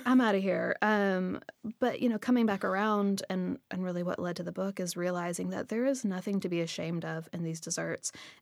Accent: Kentucky, United States; accent: Kentucky; all of my knives from culinary school are engraved Kentucky, because my accent was that thick and I was that, you know, Southern in how I presented myself because there was no other me to present.

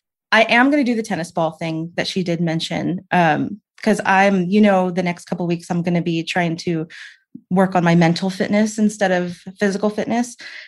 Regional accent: the South, United States; I'm from the South. We're not used to layers.

